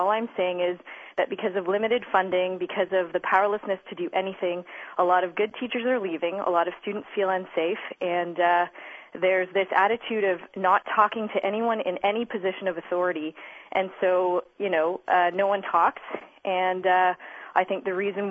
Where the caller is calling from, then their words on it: Ontario, Canada; I'm actually calling from outside of Toronto.